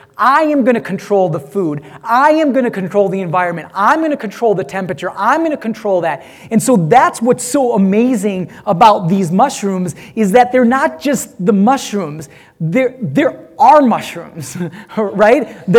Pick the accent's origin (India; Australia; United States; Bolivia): India; I'm Indian. I don't think we use that word.